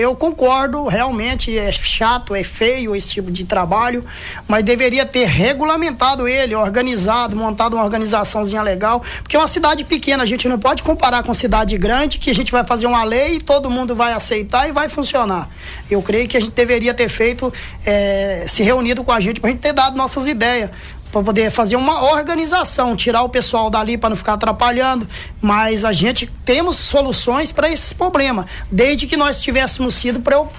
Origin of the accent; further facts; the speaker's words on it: Caratinga, Minas Gerais, Brazil; E a gente é de Caratinga.